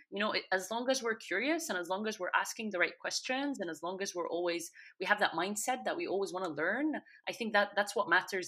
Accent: Egypt; English is a second language; moved away as an adult; now in London, United Kingdom; I'm currently based in London, born and raised in Egypt, and moved to the UK about 7 years ago.

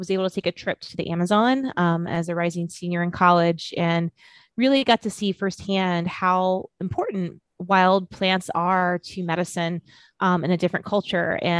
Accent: Florida, United States; I grew up in South Florida in this little rural town, and I spent a lot of time outdoors.

